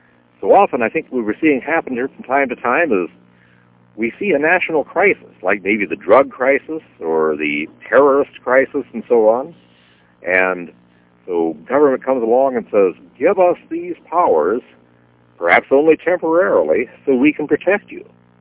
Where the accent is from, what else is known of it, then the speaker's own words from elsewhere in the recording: Iowa, United States; also born or lived in South Dakota; well, I was born in South Dakota, and I grew up in northwest Iowa